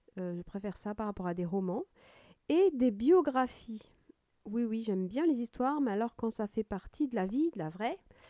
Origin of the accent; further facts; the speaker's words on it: Paris, Île-de-France, France; moved away as an adult; now in Bordeaux, France; je suis née à Paris et j'y ai passé mes 20 premières années avant de déménager sur Bordeaux.